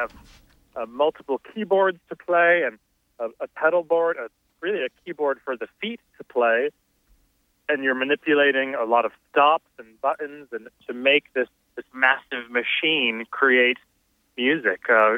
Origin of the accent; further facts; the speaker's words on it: Somers, Connecticut, United States; I grew up in Somers, Connecticut, not very far from Hartford, and I was taking piano lessons.